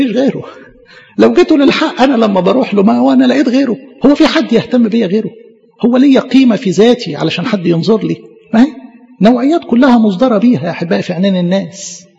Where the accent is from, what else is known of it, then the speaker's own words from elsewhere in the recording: Egypt; إحنا يا مصريين كانت الموطن بتاعنا العبادات الوثنية، فتغربنا عن عبادات أبائنا من أجل المسيح.